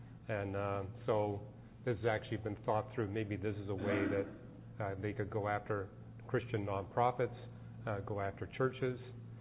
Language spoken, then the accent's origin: English; Canada; And I'm from Canada, and when I go back to Canada to preach in churches